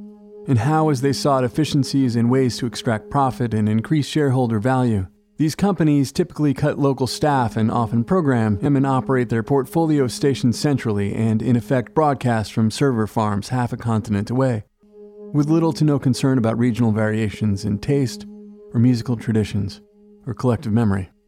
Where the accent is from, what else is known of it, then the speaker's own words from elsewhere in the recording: Providence, Rhode Island, United States; I had a chance to spend some time in my hometown of Providence, Rhode Island.